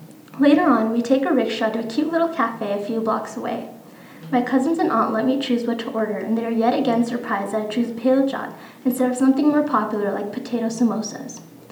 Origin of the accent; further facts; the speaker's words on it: United States; born there; they try to convince me that it's because I was born in America. … which means Americanized in Hindi.